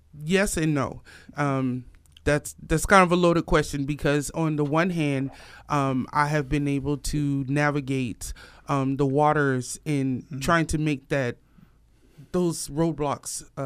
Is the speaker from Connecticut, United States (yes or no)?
yes; Hartford, Connecticut, United States; born there; I'm actually born out of Hartford, Connecticut. Mm-hmm. Culturally, I'm Jamaican.